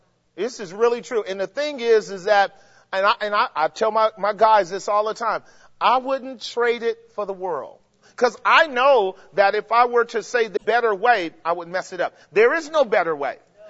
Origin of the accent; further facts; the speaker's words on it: California, United States; I lose meetings because I'm from California.